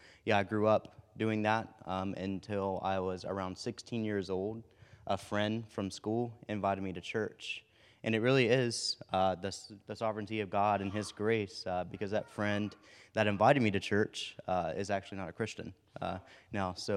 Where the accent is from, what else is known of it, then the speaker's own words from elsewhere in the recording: Mississippi, United States; I'm 24 years old. I grew up in Mississippi. I'm in a really small town, even smaller than this, about 100 people.